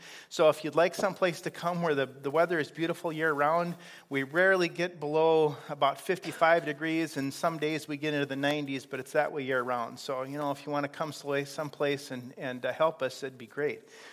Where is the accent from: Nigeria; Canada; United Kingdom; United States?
Nigeria; You have to understand, I come from Nigeria.